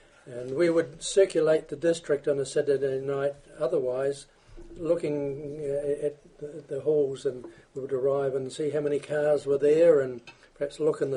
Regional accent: Canterbury, New Zealand; the area that I grew up in North Canterbury had the feature of country dances through the winter season

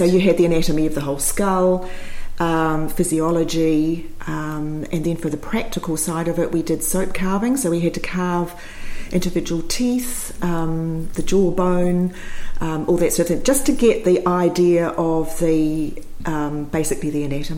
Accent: Christchurch, Canterbury, New Zealand; Well, I was born in Christchurch mm-hmm. in 1948.

